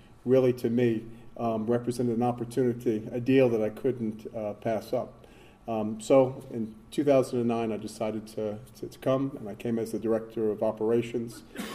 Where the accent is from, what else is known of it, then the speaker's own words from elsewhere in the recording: New Orleans, Louisiana, United States; I'm originally from New Orleans in the States.